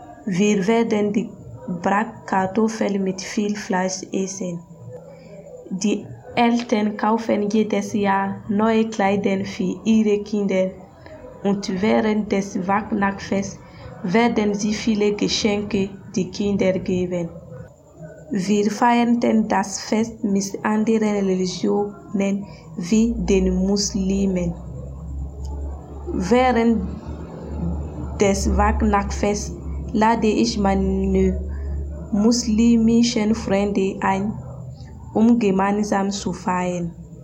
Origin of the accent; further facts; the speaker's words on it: Bamako, Mali; Ich bin Christin. Ich komme aus Bamako, das ist in Mali.